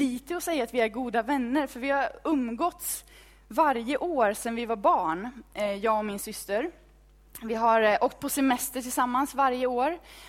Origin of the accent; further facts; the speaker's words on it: Falköping, Västra Götaland County, Sweden; accent: Västgöta dialect; Jag är född och uppvuxen i Falköping. En liten ort i Västergötland där det finns mer kossor än människor.